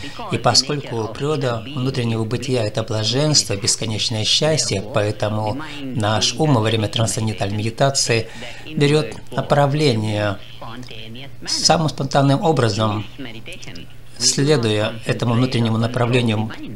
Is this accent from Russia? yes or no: no; Brooklyn, New York, United States; я из Бруклина.